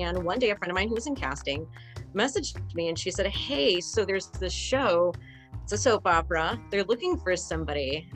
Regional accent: Midwest, United States; I don't know about you guys, but I'm from the Midwest.

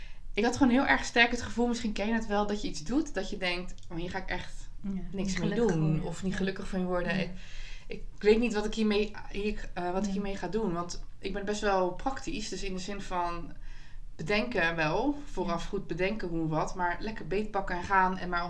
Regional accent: Rotterdam, South Holland, Netherlands; Ik kom uit Rotjeknoer

